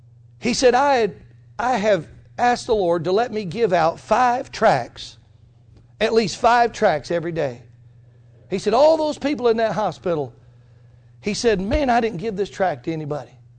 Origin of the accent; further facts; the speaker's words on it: Mississippi, United States; moved away; When I moved to the Carolinas, man, I'm from Mississippi. All we know about in Mississippi is football, baseball, and basketball.